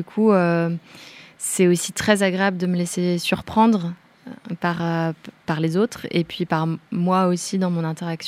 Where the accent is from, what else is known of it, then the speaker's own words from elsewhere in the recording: Bourgogne-Franche-Comté, France; Nous, on vient de là, c'est le Haut-Jura. Nous, on vient du Jura.